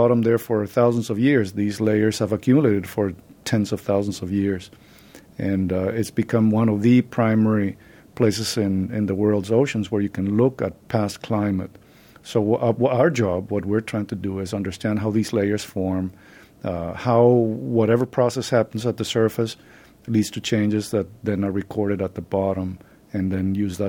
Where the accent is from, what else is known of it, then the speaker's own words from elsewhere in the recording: Venezuela; moved away as an adult; now in United States; I was born in the U.S., but I grew up in Venezuela. My parents are Venezuelan. Then I came to the U.S. to go to college.